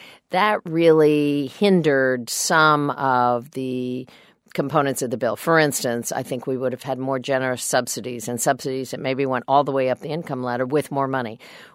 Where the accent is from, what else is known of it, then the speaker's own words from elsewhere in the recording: Kansas, United States; Well, I'm a Democrat from Kansas, so I have to be an optimist.